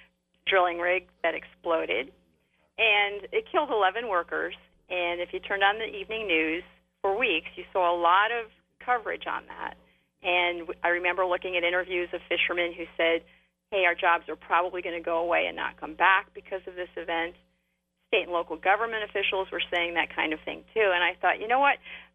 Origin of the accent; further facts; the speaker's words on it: Ohio, United States; Oh, absolutely. I grew up in Stark County, and my father worked at Republic Steel Union Drawn Division in Massillon